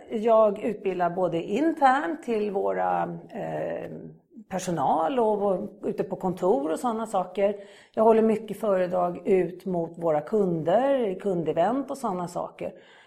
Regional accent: Malmö, Skåne, Sweden; Född och uppvuxen i Malmö.

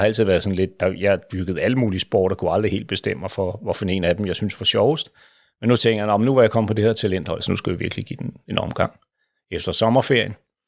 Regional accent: Lyngby, Capital Region of Denmark, Denmark; Og jeg er vokset op ude i Lyngby, ved Lyngbysø og Bagsværsø, forholdsvis beskyttet miljø.

